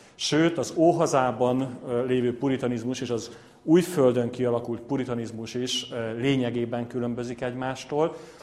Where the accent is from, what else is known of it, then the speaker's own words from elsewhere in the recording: Debrecen, Hajdú-Bihar, Hungary; now in Budapest, Hungary; én ízig-vérig hajdúsági ember vagyok, Debrecenben születtem és nőttem fel, vagy hát Debrecenhez közel, inkább úgy mondanám, egy kisebb városban, de aztán Debrecenben éltem nagyon hosszú ideig, jelenleg Budapesten élek családommal.